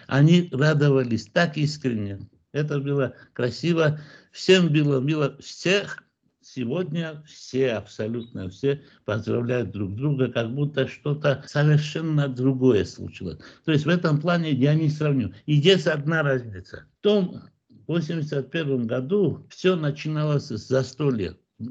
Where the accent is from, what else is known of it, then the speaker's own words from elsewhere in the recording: Georgia; То есть мы, грузины, не хороши в праздновании, когда это приказано.